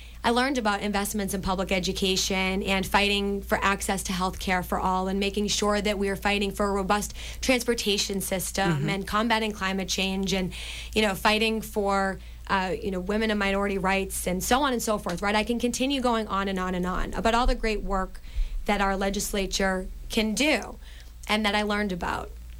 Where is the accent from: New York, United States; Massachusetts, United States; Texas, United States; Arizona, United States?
Massachusetts, United States; Methuen; also born or lived in Lawrence; hail from the city of Methuen. It's the last community up 93, right before you hit New Hampshire. I was born in Methuen to a 17-year-old single mother.